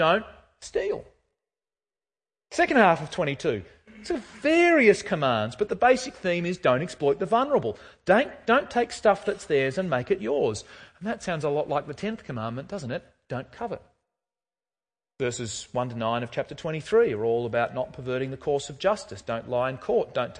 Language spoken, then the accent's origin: English; Tasmania, Australia; I was a boy from Tassie.